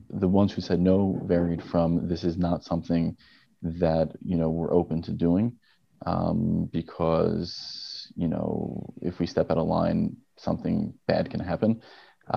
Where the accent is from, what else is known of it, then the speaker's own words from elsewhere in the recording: New York, United States; now in Illinois, United States; So I am a psychologist in Illinois, and I grew up in New York in a more right-wing culture